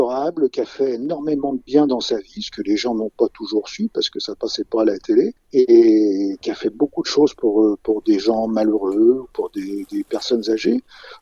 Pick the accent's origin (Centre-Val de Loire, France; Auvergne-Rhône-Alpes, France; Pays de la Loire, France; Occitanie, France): Pays de la Loire, France; Le Pouliguen; Il y en a eu sur sur ma ville natale qui est le Pouliguen, c'est pas très loin de chez vous.